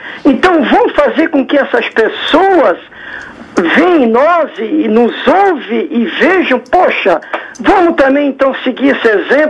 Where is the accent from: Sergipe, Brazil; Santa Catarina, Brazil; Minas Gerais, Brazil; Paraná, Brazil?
Santa Catarina, Brazil; Blumenau; Que eu sou natural de Blumenau, tá?